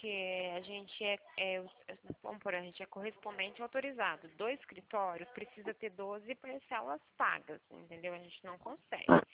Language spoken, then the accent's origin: Portuguese; Pirassununga, São Paulo, Brazil; na verdade eu sou de Pirassununga, né?